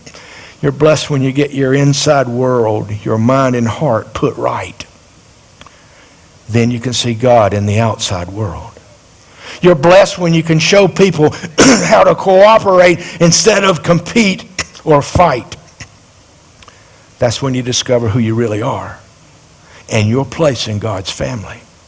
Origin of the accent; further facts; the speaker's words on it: Dillon, South Carolina, United States; There was another lady in our little town. I was raised in Dillon, South Carolina